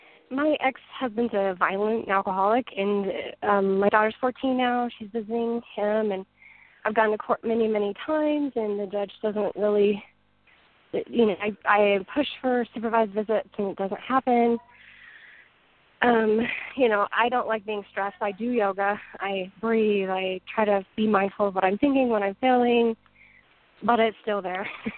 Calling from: Utah, United States

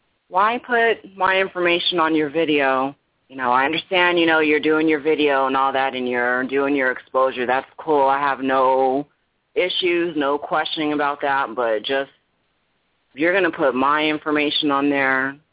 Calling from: United States; I'm from Washington.

